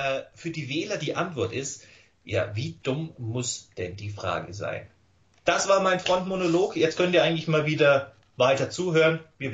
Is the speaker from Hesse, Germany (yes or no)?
no; Bavaria, Germany; Bei uns in Bayern sind hier die Grünen verboten, wie scheint.